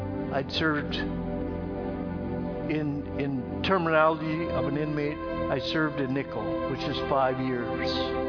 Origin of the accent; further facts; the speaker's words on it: Sioux Falls, South Dakota, United States; if folks don't know me, I'm from Sioux Falls.